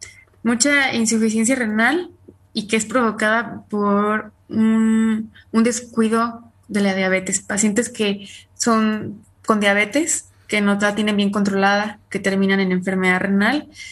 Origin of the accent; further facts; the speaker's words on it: Mexico; Y más nosotros que somos mexicanos, ¿no?